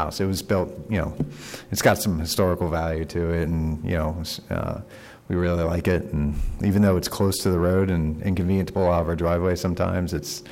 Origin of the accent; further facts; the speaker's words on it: Hershey, Pennsylvania, United States; I grew up in Hershey, you know, my son goes to Hershey, I just want to live there